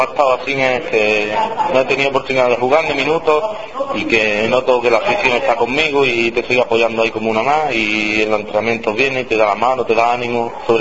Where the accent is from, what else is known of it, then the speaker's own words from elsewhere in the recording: Granada, Andalusia, Spain; now in Albolote, Spain; Sí, yo vivía cerca del campo, nací allí, hasta hace un año y algo que me he mudado. Ahora soy de Albolote, alboloteño.